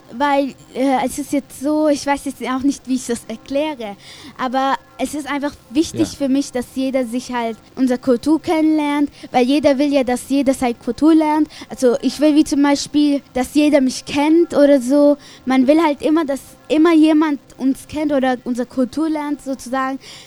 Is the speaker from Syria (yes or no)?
yes; Kurdistan, Syria; German is a second language; ich komme aus Kurdistan, von Syrien.